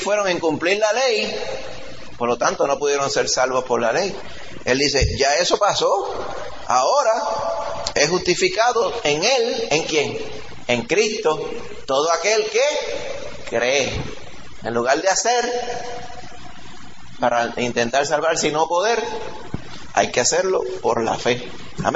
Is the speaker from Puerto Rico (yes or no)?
yes; Puerto Rico; Muchas personas realmente piensan en la forma que nos criaron aquí en Puerto Rico